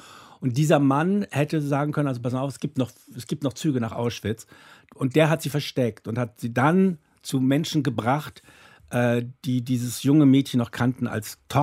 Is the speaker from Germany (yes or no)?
yes; Hamburg, Germany; Und deshalb bin ich in Hamburg aufgewachsen.